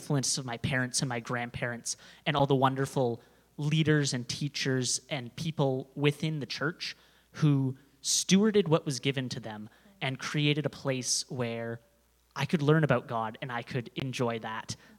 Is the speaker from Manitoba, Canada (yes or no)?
no; Nanaimo, British Columbia, Canada; I'm sort of from the island, but I've not lately been from the island. So, I was born in Nanaimo, and that's what I consider my home. So, quite close to here, relatively speaking. But the past few years, I've been at Bible College in Abbotsford.